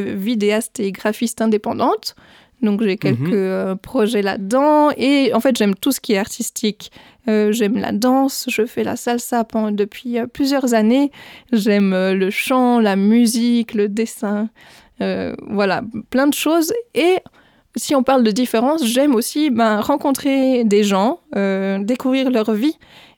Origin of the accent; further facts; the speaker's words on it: Neuchâtel, Switzerland; j'ai 29 ans, plus pour longtemps, je viens de la région de Neuchâtel